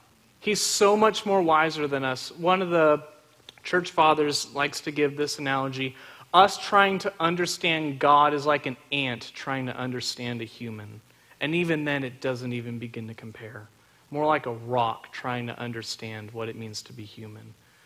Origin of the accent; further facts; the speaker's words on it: Friendswood, Texas, United States; Some of you may know that I grew up in Friendswood. And for those of you who don't know Friendswood, it's about 10, 15 minutes away from NASA.